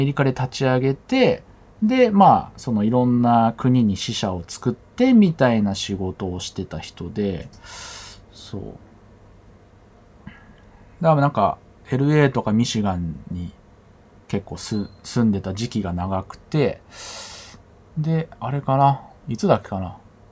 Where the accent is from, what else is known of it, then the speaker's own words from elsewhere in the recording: Tokyo, Japan; also born or lived in Los Angeles, United States; 僕はロサンゼルスで生まれたんですけど、まあ父親がアメリカ人で、でもまあすぐ離婚することになって、でそれでと日本帰ってきて、またまあうちのおじいちゃんとかと暮らして、でそれ代々木八幡だったんですけど